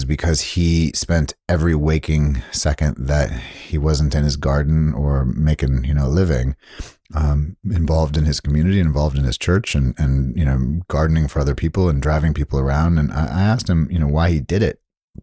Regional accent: Southern United States, United States; we come from the South as well, my family, and he loved it.

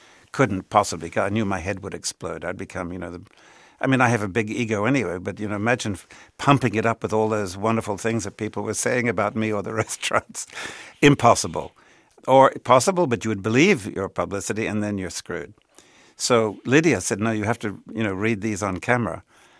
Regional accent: Australia; because of my growing up in Australia

